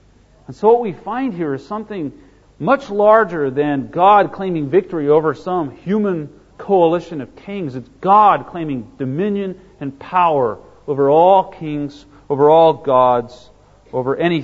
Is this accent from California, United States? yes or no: yes; California, United States; Growing up in California, we had dogs, and I had a number of trouble with bugs and insects and so forth, and vermin even in our house.